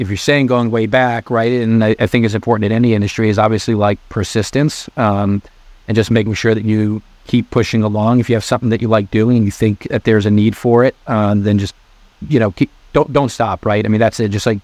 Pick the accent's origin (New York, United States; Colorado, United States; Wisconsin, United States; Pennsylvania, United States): New York, United States; I was from New York originally, moved to the South, went to University of Georgia.